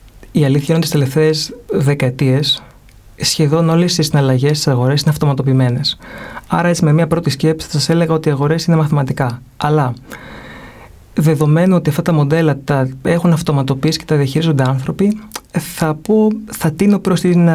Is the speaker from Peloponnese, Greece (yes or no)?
no; Athens, Attica, Greece; οι καλύτεροι βάση μέσου όρου φοιτητές στην πόλη μου, στην Αθήνα.